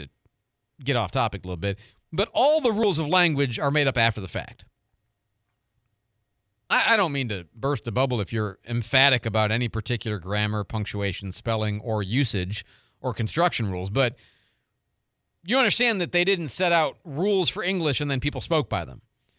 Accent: Chicago, Illinois, United States; also born or lived in Detroit / St. Louis; You know, I'm from Chicago and Detroit and St. Louis, okay? I've lived here for 10 years, but I'm not from here

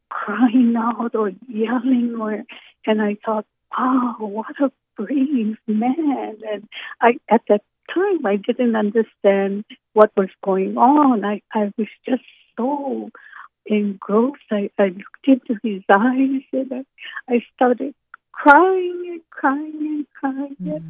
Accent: Honolulu, Hawaii, United States; Right here in Honolulu, Hawaii, down in Kaka'ako.

